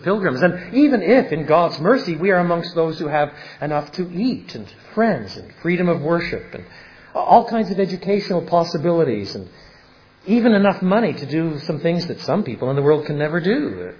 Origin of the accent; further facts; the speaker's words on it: Canada; When I was a boy growing up in Canada in the 1950s